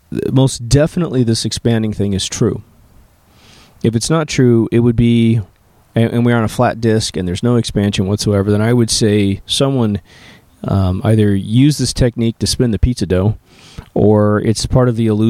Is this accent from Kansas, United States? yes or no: yes; Kansas, United States; when I grew up in Kansas, we had seashells, a lot of sea life, little tiny fossils